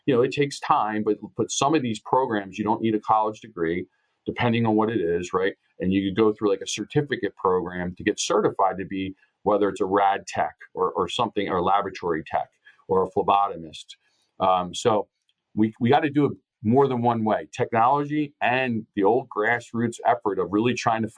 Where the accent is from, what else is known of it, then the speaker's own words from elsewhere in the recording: Upper Darby, Pennsylvania, United States; We went into my hometown of Upper Darby, Pennsylvania, and we're in a supermarket parking lot.